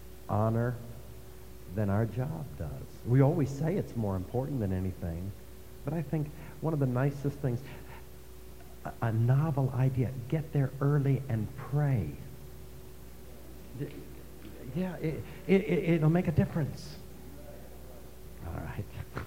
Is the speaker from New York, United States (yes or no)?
yes; New York City, New York, United States; But I was raised in New York City.